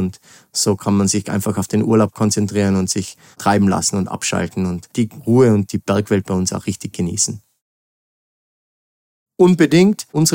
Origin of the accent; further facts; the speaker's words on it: Zams, Tyrol, Austria; ich bin hier in Zams geboren, aufgewachsen